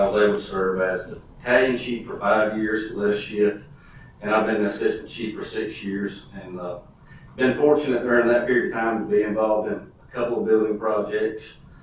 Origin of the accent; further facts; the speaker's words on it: Williamson, United States; I started as a volunteer in my hometown in Williamson.